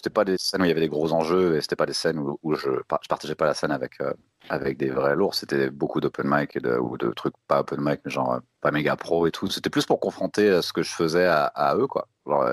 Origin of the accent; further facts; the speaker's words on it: France; je dis pas que je suis français. Ça s'entend pas, on dirait que j'ai un accent un peu genre, tu sais, européen, quoi.